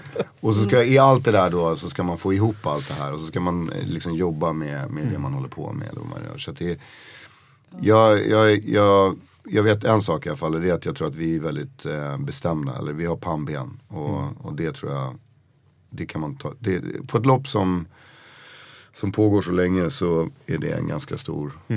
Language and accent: Swedish; Koster, Västra Götaland County, Sweden; jag tror att min uppväxt på Koster spelar in rätt mycket på västkusten. För att jag växte upp på den här skärgårdsöarna.